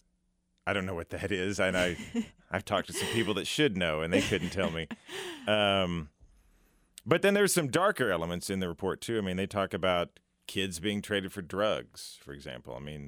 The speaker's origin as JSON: {"language": "English", "town": "Sedalia", "region": "Missouri", "country": "United States", "tie": "born or raised there", "said": "I grew up in Sedalia. I was three at the time of the event"}